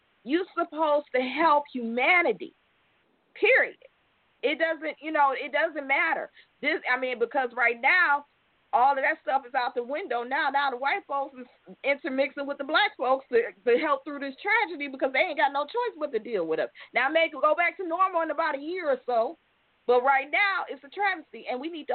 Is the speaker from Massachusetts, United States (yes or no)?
no; Detroit, Michigan, United States; We're from Detroit originally, guys.